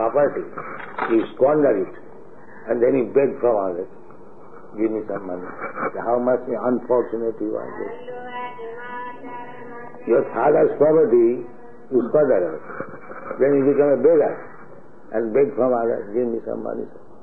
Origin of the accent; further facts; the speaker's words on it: India; English is a second language; As our Indian people, you know, Saint Masters, they are also like that.